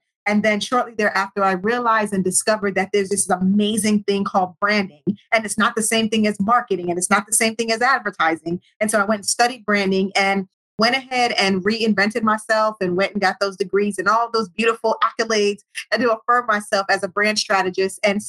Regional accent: Jamaica; You know, I'm Jamaican.

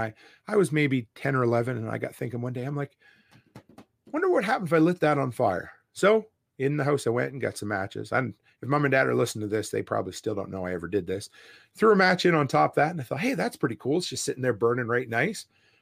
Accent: Nova Scotia, Canada; also born or lived in Alberta; you guys know I grew up on the East Coast and I've lived in Alberta for nearly a decade now. And I hadn't been home in almost, or well, this is home now, but I had never been back to Nova Scotia in almost 5 years.

